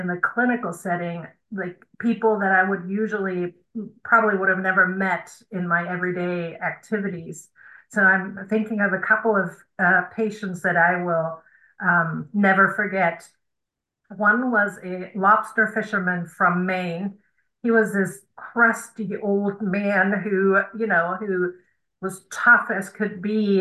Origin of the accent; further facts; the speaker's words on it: Germany; English is a second language; moved away as an adult; now in United States; And me being a German, I grew up in Germany and came to the States in my early 20s.